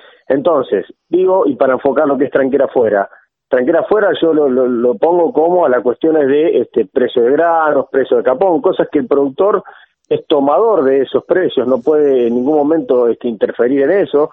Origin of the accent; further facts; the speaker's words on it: Argentina; acá hay un punto fuerte que como productor argentino tenemos que destacar